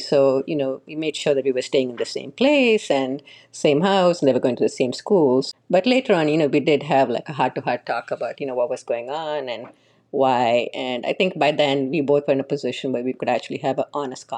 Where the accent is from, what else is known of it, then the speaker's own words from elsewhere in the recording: Kerala, India; moved away; but here when you're in the diaspora, it's not something you talk about. Like we had the cultural groups, like, and I'm a Malayali